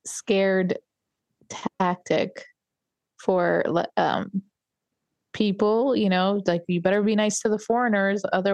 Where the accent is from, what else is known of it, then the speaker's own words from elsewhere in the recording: New York City, New York, United States; And I, as a New Yorker, I find it to be strange, because we New Yorkers were very annoying.